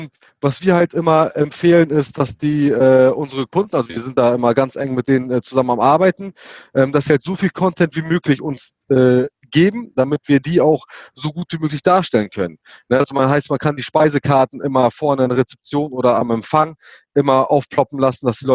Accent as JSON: {"language": "German", "town": "Verden", "region": "Lower Saxony", "country": "Germany", "said": "Genau, also … wie gesagt, wir kommen hier aus Verden, das ist Nähe Bremen und Hannover."}